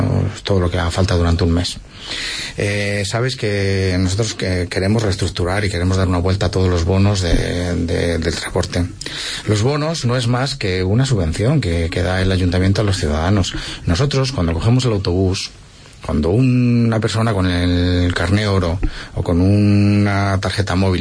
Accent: Salamanca, Castile and León, Spain; now in Alicante, Spain; Yo soy de Salamanca, en Salamanca hace mucho frío, en Salamanca a las 10 de la noche da gusto estar en casa, pero es que vivo en Alicante.

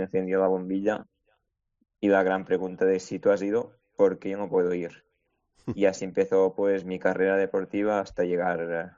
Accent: Igualada, Catalonia, Spain; hicimos una estrena en mi pueblo, en Igualada

